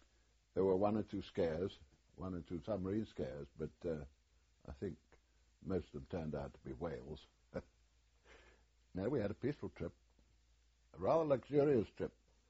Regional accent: Scotland, United Kingdom; Being a Scot, I had learned to play the bagpipes at school

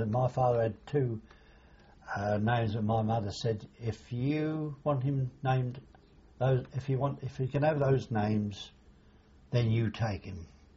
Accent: Chatham, South East England, United Kingdom; born there; I was born in Chatham at 49 Dale Street. Family of five brothers and three sisters.

